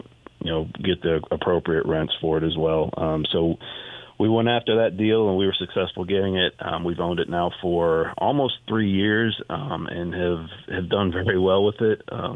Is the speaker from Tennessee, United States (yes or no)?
yes; Knoxville, Tennessee, United States; because I'm originally from Knoxville, and, you know, my family still lives in Knoxville.